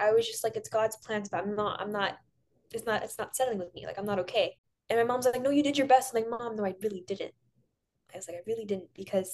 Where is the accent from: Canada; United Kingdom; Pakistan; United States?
Pakistan; I'm Desi, I'm from Pakistan.